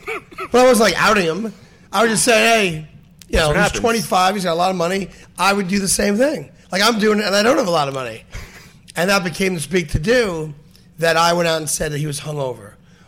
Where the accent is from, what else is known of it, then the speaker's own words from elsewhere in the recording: New York, United States; But, you know, I hate Philly. Mm-hmm. And I did as a New Yorker.